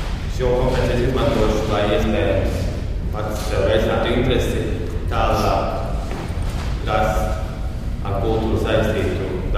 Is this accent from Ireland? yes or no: yes; Dublin, Leinster, Ireland; un es esmu no Īrijas, no Dublinas